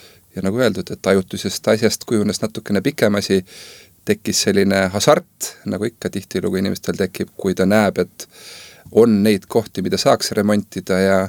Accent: Põlva, Põlva County, Estonia; now in Saaremaa, Estonia; me oleme tegelikult pärit jah, nii-öelda Lõuna-Eestist, Tartust, preelavad nad praegult, aga mina isegi tulen täitsa Põlvast.

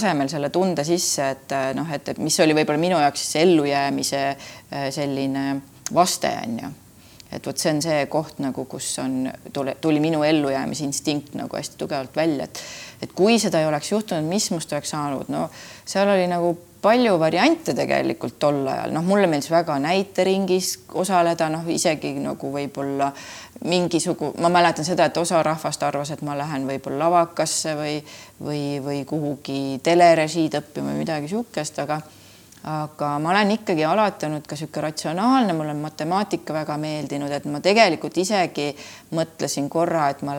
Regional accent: Kuressaare, Saare County, Estonia; Kuressaare on juba ju ka Saarema ääres ja Kuressaarest ma pärit olen, kuigi mu isatalu on praegu seal Kaarmakandis.

